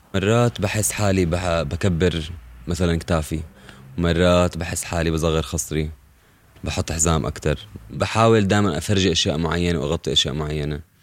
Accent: Irbid, Irbid Governorate, Jordan; also born or lived in Zarqa / Amman; ربيت بالأردن بإربد وبالزرقاء وبعمان

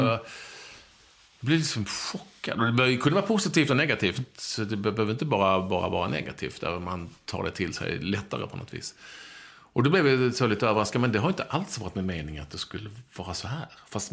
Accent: Skåne, Sweden; accent: Scanian; also born or lived in Malmö; För att jag pratar skånska, det är inte så konstigt.

